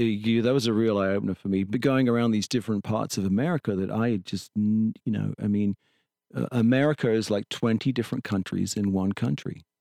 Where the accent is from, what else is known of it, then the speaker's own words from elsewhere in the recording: Hadley, England, United Kingdom; moved away; So the little village I grew up in England, Hadley, we knew when I was a kid, if someone came into our village from another village 3 or 4 miles away because their accent was different.